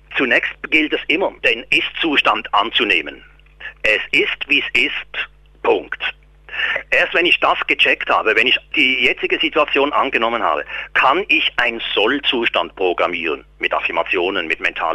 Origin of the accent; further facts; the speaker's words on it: Switzerland; Zu der Zeit war es viel, ich rede von den 50er Jahren, war es viel, wenn bei uns in der Schweiz einer im Monat 3.000 Franken verdient hat.